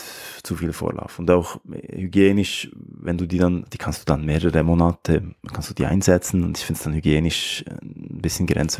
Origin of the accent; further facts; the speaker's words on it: Switzerland; In der Schweiz, ich weiß nicht, wie es in Deutschland ist, aber bei uns in der Schweiz wird häufig auch verlängerter Kaffee, man nennt das jeweils Kaffee Creme